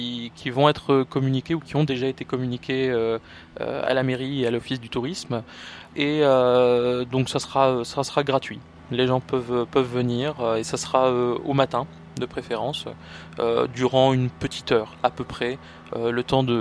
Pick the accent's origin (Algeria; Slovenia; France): France; Hauts-de-France; moi je suis plutôt originaire du Nord.